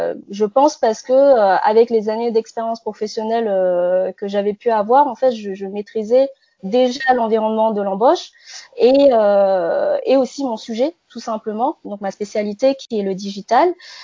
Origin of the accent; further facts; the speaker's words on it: New Caledonia; moi je viens de Nouvelle-Calédonie où je suis née et où j'ai passé mon bac là-bas